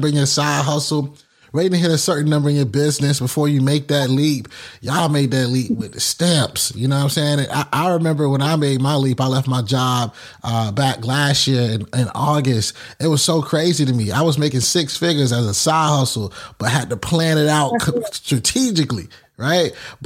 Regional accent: the South, United States; I'm from the South, but I grew up like a real hip hop head.

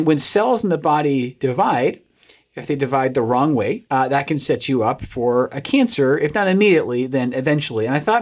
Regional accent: United Kingdom; And look, I really get it because I am a British man, okay?

